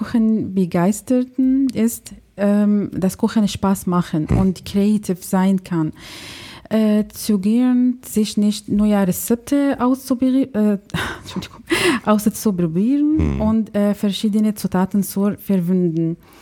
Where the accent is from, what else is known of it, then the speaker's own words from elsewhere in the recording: Syria; in Syrien, zum Beispiel in meiner Heimat.